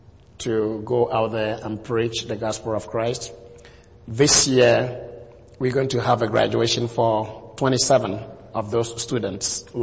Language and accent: English; Ghana; English is a second language; I'm from Ghana, West Africa. I am 51, married with 7 kids.